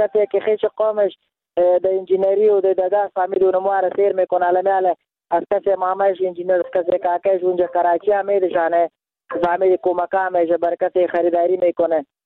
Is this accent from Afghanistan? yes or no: yes; Afghanistan; 100% من خودم افغان هستم،